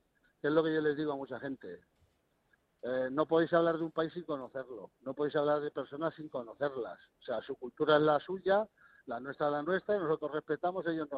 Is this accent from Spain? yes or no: yes; Spain; como yo como español, que soy el dueño